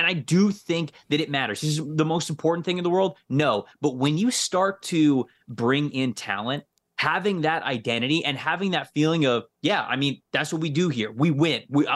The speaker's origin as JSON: {"language": "English", "region": "Florida", "country": "United States", "tie": "born or raised there", "said": "I'm from the Tampa Bay area, and I believe 2017 was my first season there. And I watched, even just as a native of the area, I watched some bad Buccaneers teams for a long, long time"}